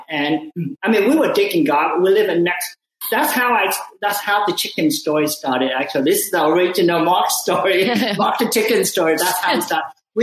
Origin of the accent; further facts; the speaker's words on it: Ho Chi Minh City, Vietnam; I live in Saigon, like little China. I'm Chinese, but I'm from Vietnam. We were this little Chinatown of Vietnam.